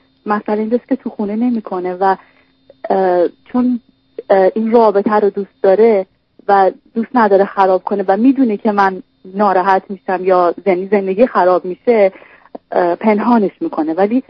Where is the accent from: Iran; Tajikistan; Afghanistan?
Iran; moved away as an adult; now in Canada; من ازدواج کردم، از ایران اومدم به کانادا.